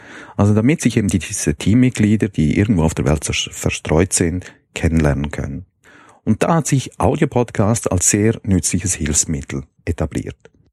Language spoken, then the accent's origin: German; Chur, Graubünden, Switzerland; born there; Also geboren bin ich in Chur, das ist eine Stadt in der Schweiz, im Kanton Graubünden. Allerdings bin ich so ziemlich nicht dort aufgewachsen, zwar auch ein paar Jahre, aber durch meine Familie, wir sind sehr viel herumgekommen und haben immer wieder den Wohnort gewechselt